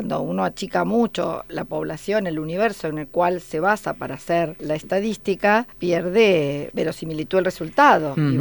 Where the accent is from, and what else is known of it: Argentina